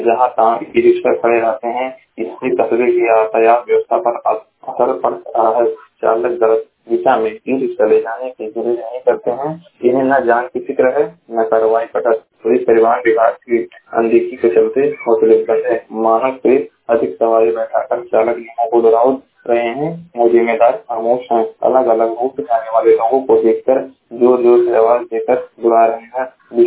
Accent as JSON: {"language": "Hindi", "region": "Uttar Pradesh", "country": "India", "said": "मैं जिला महाराजगंज का निवासी हूँ।"}